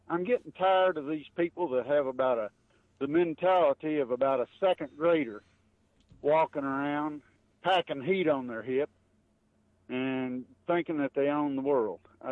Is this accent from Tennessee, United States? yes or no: yes; Tennessee, United States; born there; Well, I was born in Sullivan County, Tennessee. So I was born right across the line from Gate City, Virginia.